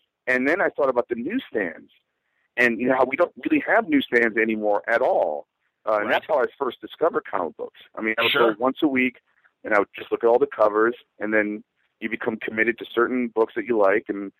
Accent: New York, United States; Listen, I've always, you know, as a New Yorker, we have so many things coming to us, and then you get used to that.

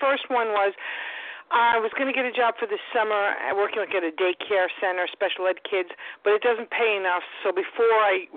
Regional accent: Long Island, New York, United States; Long Island.

